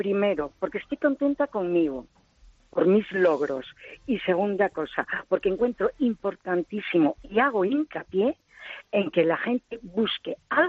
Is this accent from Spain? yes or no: yes; Santander, Cantabria, Spain; accent: Santander; mi acento no es de Cádiz, no, es de Santander.